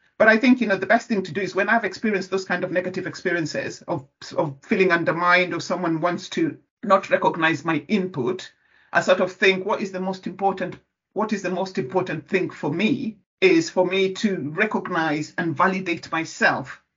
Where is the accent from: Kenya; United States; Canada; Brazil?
Kenya; I'm a Kenyan, so I represent the Kenyan Association there.